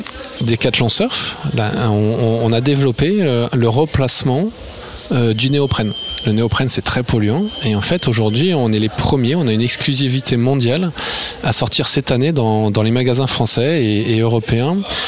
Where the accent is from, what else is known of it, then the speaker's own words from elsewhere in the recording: Brittany, France; en tant que breton